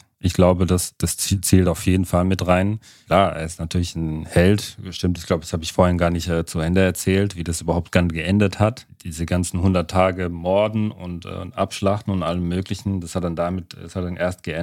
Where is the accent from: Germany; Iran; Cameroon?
Cameroon; Mein Heimatland Kamerun kann davon ein Lied singen.